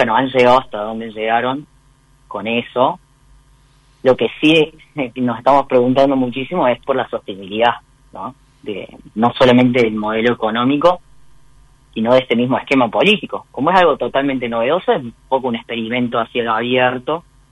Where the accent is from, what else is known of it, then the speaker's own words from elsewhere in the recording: Córdoba, Argentina; pero sí, yo soy de Córdoba.